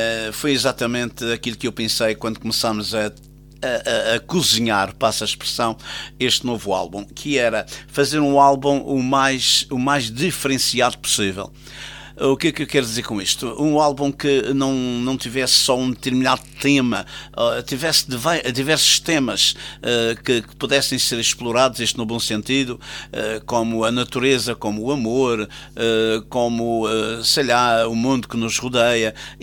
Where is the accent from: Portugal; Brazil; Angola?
Portugal; Funchal, Madeira; eu também sou madeirense de gema. Sou natural do Imaculado Coração de Maria e vivo na freguesia de São Roque desde 1966, sensivelmente